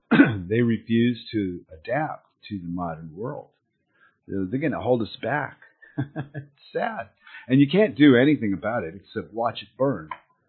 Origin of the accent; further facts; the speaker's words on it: United States; moved away; Being raised in a place that was one way and moving far, far away to another place and then watching the place that I started out just disinteg